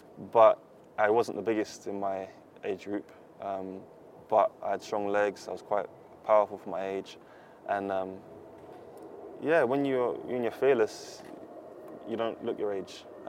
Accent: England, United Kingdom; growing up in England

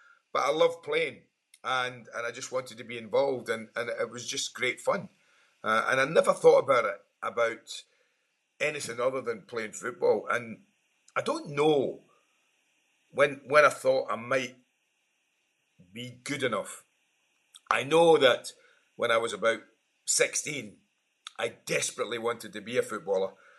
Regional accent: Glasgow, Scotland, United Kingdom; Now, I was the youngest of four boys and who were all born and bred in Glasgow.

